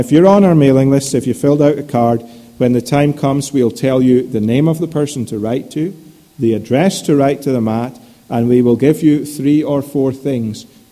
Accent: Scotland, United Kingdom; born there; Now, I'm a Scotsman by birth.

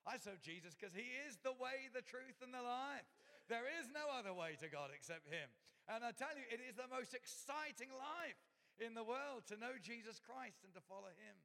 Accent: South East England, United Kingdom; now in England; so I come from Surrey in the UK, and that's where I was born and raised. Today I live in the with my beautiful wife and kids in the East Midlands, but I was raised in Surrey, just kind of outside of South London

